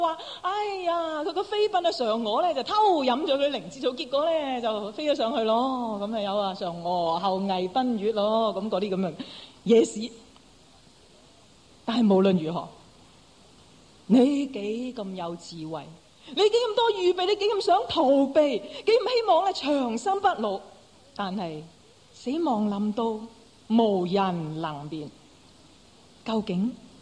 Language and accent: Chinese; Hong Kong; 但是我们香港人争取了这么久为什么？